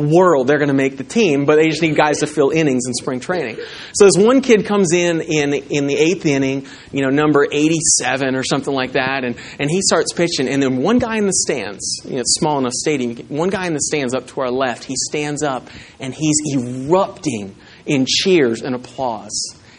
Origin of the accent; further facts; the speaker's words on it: Florida, United States; we moved to Florida, and I grew up in Florida, and if you know anything about March in Florida, spring training baseball is there.